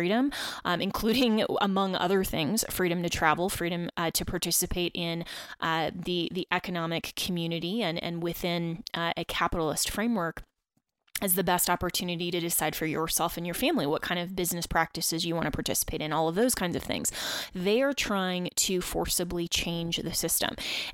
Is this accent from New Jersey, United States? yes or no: no; Colorado, United States; which would put such a significant burden on states like my home state of Colorado, where we have to drive everywhere. You know, when I was growing up, and every time I come back to Colorado, I'm used to driving 45 minutes to get anywhere.